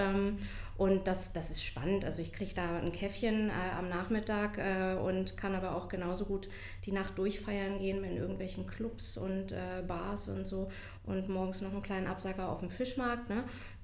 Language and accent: German; Mecklenburg-Vorpommern, Germany; now in Hamburg, Germany; Also ich bin ja sowieso so ein Nordlicht. Ich bin ja auch aufgewachsen in MacPom. In Mecklenburg und 97 nach Hamburg gegangen